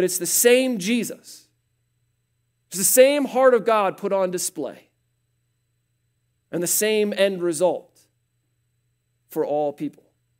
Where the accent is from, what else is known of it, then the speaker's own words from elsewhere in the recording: Midwest, United States; I grew up in the Midwest. Natalie and I met each other in the Midwest.